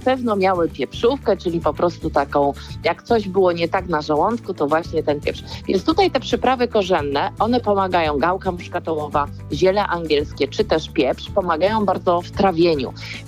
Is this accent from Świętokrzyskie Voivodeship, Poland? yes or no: no; Biecz, Lesser Poland, Poland; tutaj też Małopolska, rodzinne moje strony w Bieczu